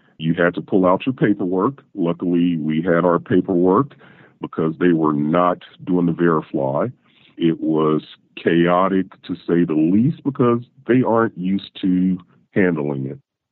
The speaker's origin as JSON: {"language": "English", "region": "West Coast", "country": "United States", "lives_now": "Ohio, United States", "said": "I'm originally from the West Coast, but I live in Ohio, and I have family that we cruise with that lives in Florida."}